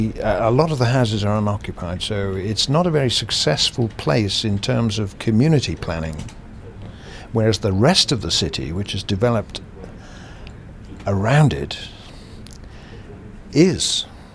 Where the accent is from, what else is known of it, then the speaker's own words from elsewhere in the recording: England, United Kingdom; if you look at them as an English person walking around there, I find it quite disturbing, really, because none of the buildings are truly English looking.